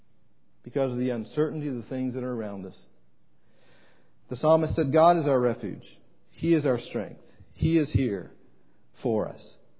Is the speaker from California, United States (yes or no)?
no; Huntsville, Alabama, United States; I'm really not afraid of a tornado because I grew up in Huntsville, Alabama, and that's Tornado Alley.